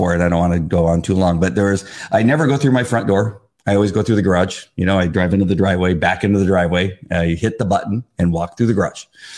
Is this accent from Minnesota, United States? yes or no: no; La Mirada, California, United States; I grew up in La Mirada.